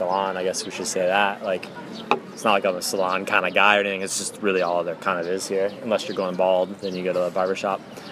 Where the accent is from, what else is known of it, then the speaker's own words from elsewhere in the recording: South Korea; We come from Korea, where you'll pay $20